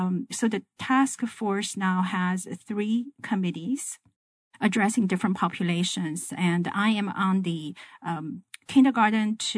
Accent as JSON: {"language": "English", "country": "China", "tie": "born or raised there", "said": "I grew up actually in China back in the 1960s and 70s, a very different period of time."}